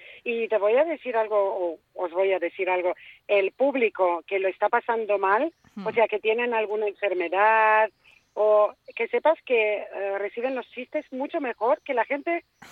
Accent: Romania; Hay un montón de temas que toco que no tienen nada que ver con el sitio de donde soy ni de rumana.

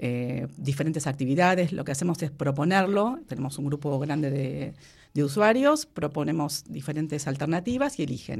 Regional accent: Argentina; now in Bilbao, Spain; Llegué acá a Bilbao a vivir. Como verán, soy argentina. Ya se van a dar cuenta cuando sigo hablando.

